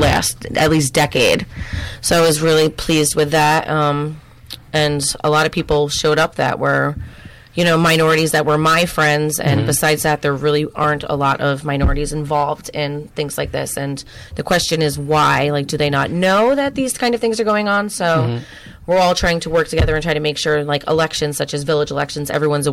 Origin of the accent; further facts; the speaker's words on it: Catskill, New York, United States; So I'm from Catskill. I was raised here